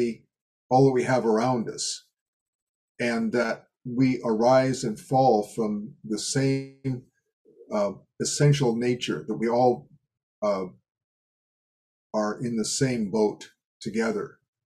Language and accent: English; Seattle, Washington, United States; And that's what I was educated with and learned to deal with growing up in Seattle, was this feeling of constant threat from overseas.